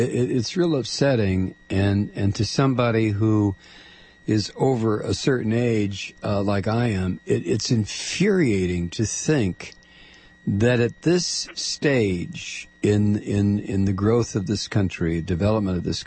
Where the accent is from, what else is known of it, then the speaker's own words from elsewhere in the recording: Toledo, Ohio, United States; You know, I grew up in Toledo, and it was just one hell of a city to grow up in. It was great back in the 50s. It was a feeder city for Detroit.